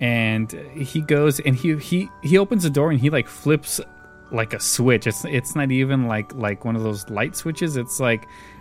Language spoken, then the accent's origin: English; United States; because you are from Germany, I am from America. We have very different cultures, I guess you can say.